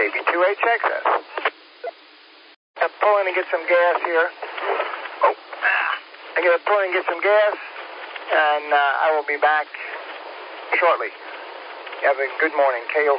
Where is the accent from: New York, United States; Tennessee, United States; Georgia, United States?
New York, United States; Long Island; accent: New York; also born or lived in Florida; now in Greer, United States; Coming from Long Island, New York. That's where I hail from. And I'm constantly getting told about my accent and whatnot. And I lived in Florida for 20 years, and I moved up here 5 years ago, up to Greer